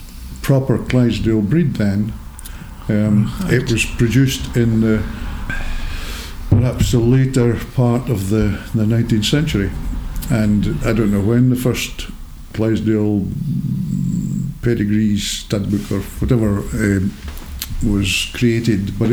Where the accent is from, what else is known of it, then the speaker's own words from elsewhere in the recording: Scotland, United Kingdom; I grew up in the Parton Crismichael area.